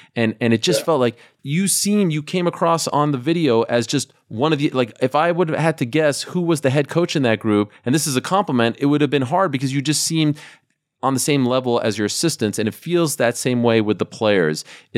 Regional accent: Canada; a big fan of his as well, as a Canadian.

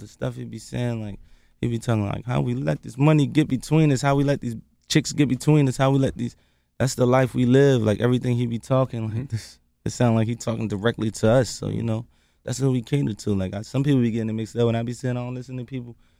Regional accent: Philadelphia, Pennsylvania, United States; I ain't from New York. I'm from Philly.

